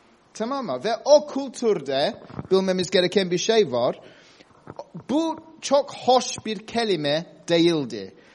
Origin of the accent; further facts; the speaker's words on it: Cyprus; Ben Kıbrıs'ta doğdum büyüdüm.